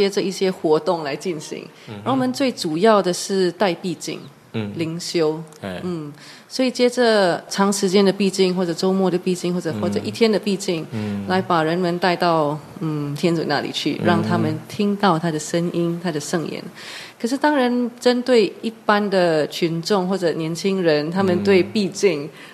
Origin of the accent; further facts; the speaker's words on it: Singapore; now in Taiwan; 然后我是新加坡人，我在台湾有大约10年的时间了，所以在台湾我是主研会的修女